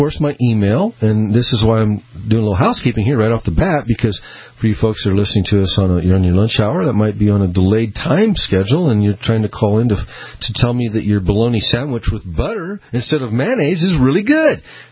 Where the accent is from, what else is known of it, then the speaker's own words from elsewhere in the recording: Boise, Idaho, United States; also born or lived in Peoria, Illinois; I was born in Peoria, Illinois, and moved to Boise way back when. So all of my life I've been living in Boise